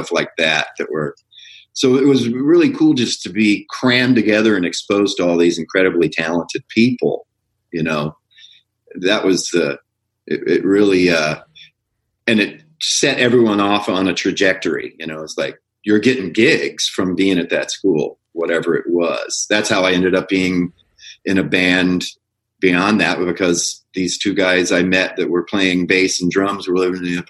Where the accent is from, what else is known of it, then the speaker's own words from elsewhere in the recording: Dallas, Texas, United States; born there; also born or lived in Buena Vista, Colorado / Clinton, Mississippi; So when I was born in Dallas, Texas, and he was building the Canyon Dam, which was outside of Boston. And then that project was done, and we moved up to Buena Vista, Colorado briefly.